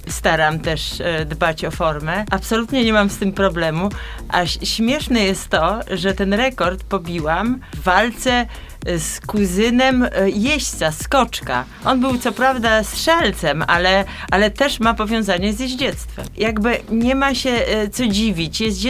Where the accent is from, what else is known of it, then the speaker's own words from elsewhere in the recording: Warsaw, Masovian Voivodeship, Poland; Zupełnie nie przebywałam wśród tych zwierząt, bo jestem z Warszawy, z dużego miasta, z bloku, więc w ogóle nie.